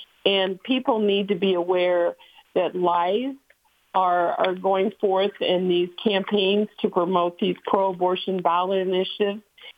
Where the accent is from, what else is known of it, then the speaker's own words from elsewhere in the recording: Colorado, United States; That's what's on the ballot in your home state of Colorado and my home state.